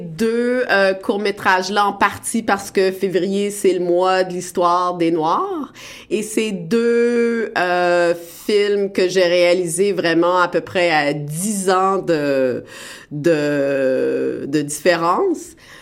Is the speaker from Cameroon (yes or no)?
no; Montreal, Quebec, Canada; moi, j'ai grandi à Montréal.